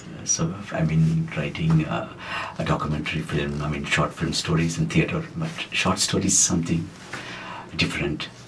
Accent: Kuilapalayam, Tamil Nadu, India; I am from Kuilapalayam village.

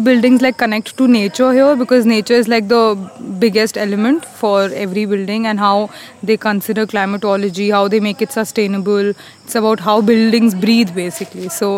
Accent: Delhi, India; I'm from Delhi.

